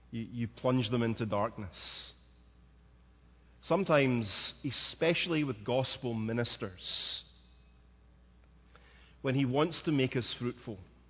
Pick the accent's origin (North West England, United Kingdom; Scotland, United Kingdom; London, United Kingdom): Scotland, United Kingdom; moved away; I grew up eating rhubarb in Scotland. You don't get rhubarb here very often.